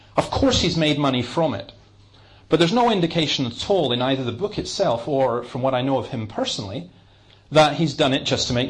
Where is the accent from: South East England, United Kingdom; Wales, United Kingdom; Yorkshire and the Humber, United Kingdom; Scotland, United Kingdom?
Scotland, United Kingdom; And so I said, " … I'm from Scotland."